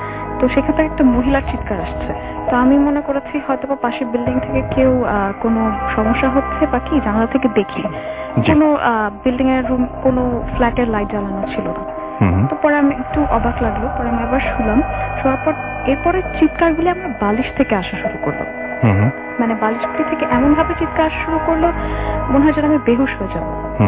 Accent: Dhaka, Dhaka Division, Bangladesh; আমি মিরপুর 10 থেকে এসেছি, আমি একজন স্টুডেন্ট।

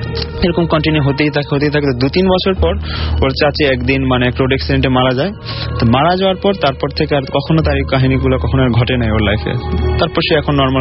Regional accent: Kathalbagan, Dhaka Division, Bangladesh; আমি বর্তমানে ইউলাভে MBA second semester পড়ছি, আমি কাঠসালবাগান থেকে এসেছি।

